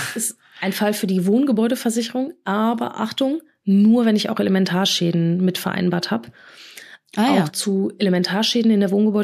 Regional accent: North Rhine-Westphalia, Germany; ich komme aus NRW oder hier Hamburg

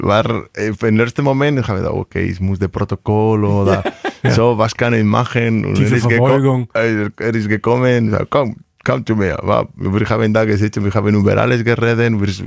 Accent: La Rioja, Spain; German is a second language; Ja, ich komme aus der Region, ich komme aus Rioja.

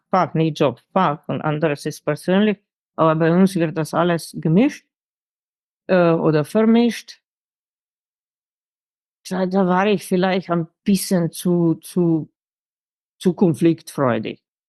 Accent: Germany; Also meine Heimat ist noch immer Deutschland und mein Blut ist slowenisch, ja.

